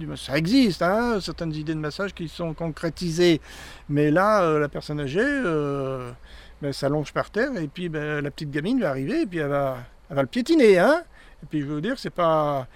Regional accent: Boulogne-sur-Mer, Hauts-de-France, France; born there; Il est décédé à Boulogne-sur-Mer, où moi je suis né, et il y a un musée

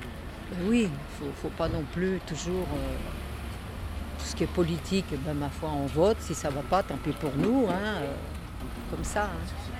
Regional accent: Auvergne-Rhône-Alpes, France; nous, on vient de Haute-Savoie, on n'a jamais connu ça

